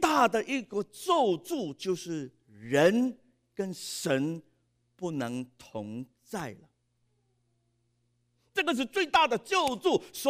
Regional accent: Hong Kong; 我们香港人就很清楚了，我们常常说李嘉诚

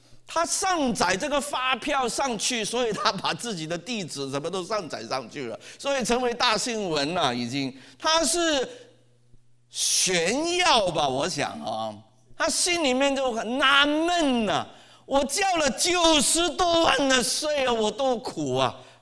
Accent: China; 笑话我们中国人，什么土豪了，挥霍了

